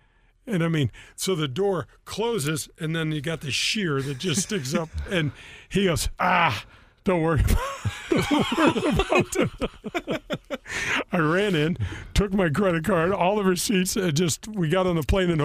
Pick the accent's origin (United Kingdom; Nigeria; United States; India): United States; Missouri; you know, you're from Michigan, I'm from Missouri.